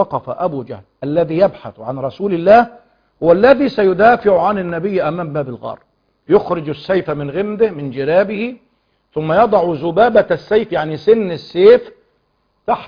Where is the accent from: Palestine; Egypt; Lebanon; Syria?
Egypt; عندنا مثل في المصريين عشان بس بيسمعنا كتير من غير المصريين